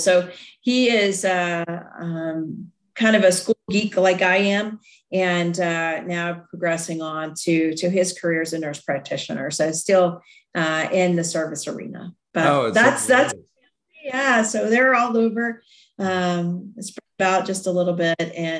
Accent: Nashville, Tennessee, United States; So I was raised in a Baptist church down in Tennessee. I grew up in the Nashville area.

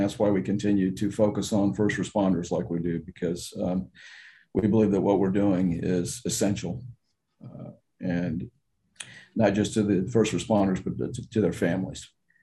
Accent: Tampa, Florida, United States; also born or lived in Houston, Texas; I was born in Houston, Texas, simply because my dad was traveling at the time. But I'm really a Florida native. I'm a Tampa native. I've been in Tampa, the Tampa Bay area, for 63 of my 64 years.

